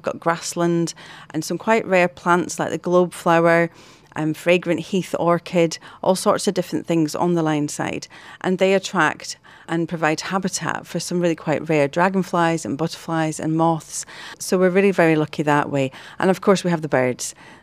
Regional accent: Scotland, United Kingdom; now in England; I'm from a little bit further north. I am Scottish. I've lived in Northern England for the last 27 years.

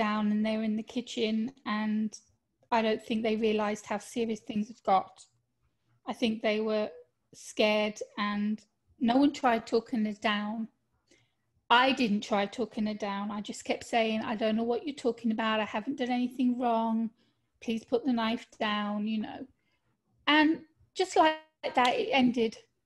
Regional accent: Midlands, United Kingdom; My mum was half Irish. My father was Canadian. but I was totally British. Not from London, mind you, from Midlands in the UK. So that's where my accent comes from.

